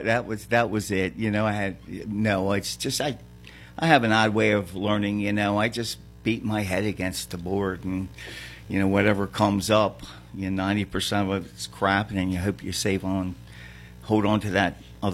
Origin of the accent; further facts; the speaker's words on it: Baltimore, Maryland, United States; also born or lived in Mount Pleasant; It's a town that you may never have heard of. It's called Baltimore, Maryland.